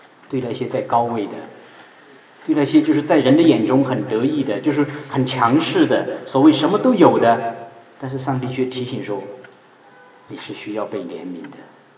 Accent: China; 我们中国人哈，一直说叫我们有一个词

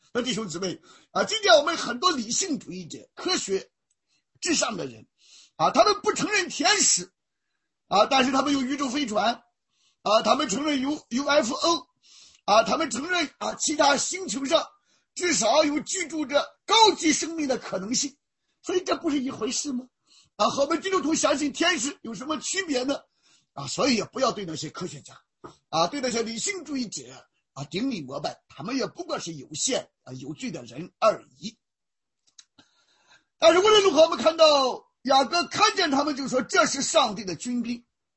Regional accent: Shandong, China; 在中国，像我在草根阶层长大啊，小的时候逃犯啊，在村子里啊，到县城啊，到北京

